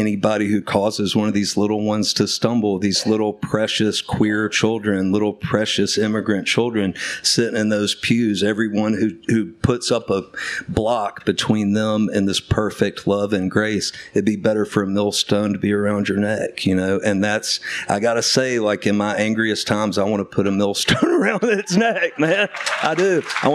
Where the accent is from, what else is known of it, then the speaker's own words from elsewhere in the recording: Birmingham, Alabama, United States; growing up in Birmingham as a white man, whose my grandmother was a choir director in the Methodist Church for 70 years in Birmingham